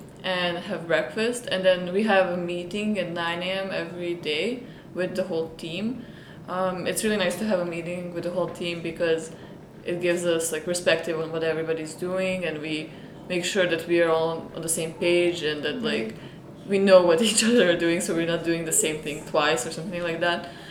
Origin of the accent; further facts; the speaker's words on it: Serbia; I'm from Serbia, so I'm an international student at Earlham College.